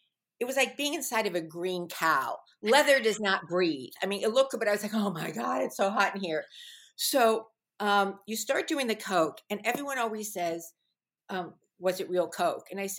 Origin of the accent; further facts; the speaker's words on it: Fairfax, United States; But the grew up in Fairfax, and everyone from Fairfax, they thought they were from New York. And at one point, I took speech lessons to get rid of a New York accent.